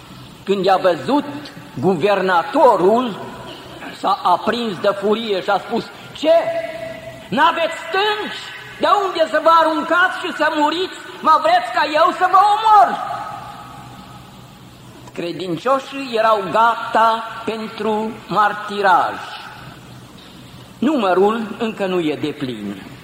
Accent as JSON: {"language": "Romanian", "country": "Romania", "said": "Noi suntem români, dar ne sună și nouă."}